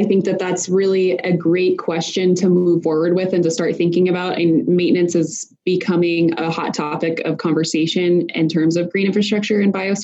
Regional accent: Midwest, United States; And so I'm coming from the Midwest, and then I've done a lot of my research on the East Coast.

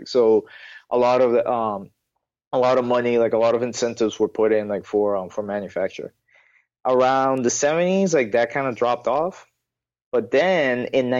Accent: Cataño, Puerto Rico; I'm from Cataño. Cataño is about 30 minutes west of San Juan.

